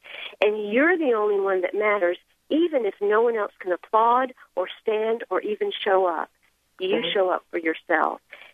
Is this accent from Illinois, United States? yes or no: no; South Carolina, United States; When I was a young girl, I grew up in South Carolina, in a very tiny town that had never seen Indian people before, so we were kind of a strange phenomenon.